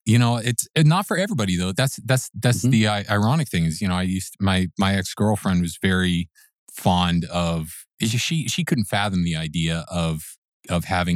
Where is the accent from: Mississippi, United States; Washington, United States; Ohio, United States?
Washington, United States; Seattle; moved away as an adult; now in Los Angeles, United States; I moved to LA from Seattle when I turned 18 and went to film school here